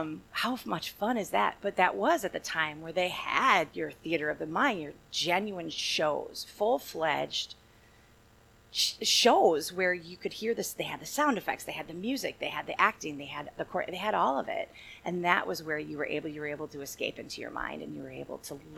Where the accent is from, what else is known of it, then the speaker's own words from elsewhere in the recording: Stoughton, Wisconsin, United States; I remember when I first moved here, from the Madison area. I grew up in Stoughton.